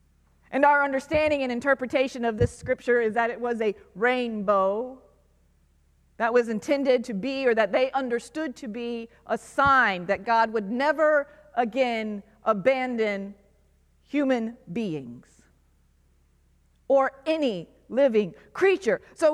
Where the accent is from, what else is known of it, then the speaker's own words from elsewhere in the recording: Florida, United States; I'm from Florida, so I don't mind the heat.